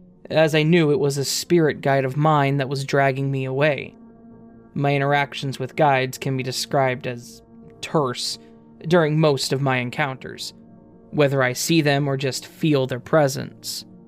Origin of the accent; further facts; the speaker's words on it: Pittsburgh, Pennsylvania, United States; I remember telling her my name and that I was from Pittsburgh